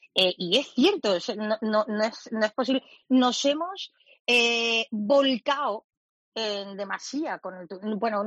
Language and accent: Spanish; Málaga, Andalusia, Spain; a mí me gustaría como malagueña que también se planteara otra línea de debate